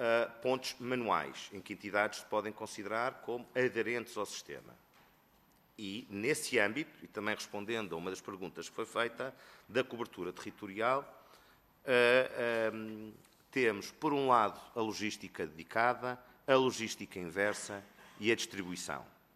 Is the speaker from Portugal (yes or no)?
yes; Portugal; O problema que nós temos, todos, como portugueses, é a falta de informação e as pessoas não saberem.